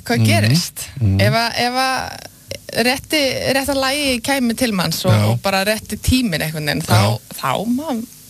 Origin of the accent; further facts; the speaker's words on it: Garðabær, Capital Region, Iceland; Ég ólst upp í Garðabæ, mestu leiti.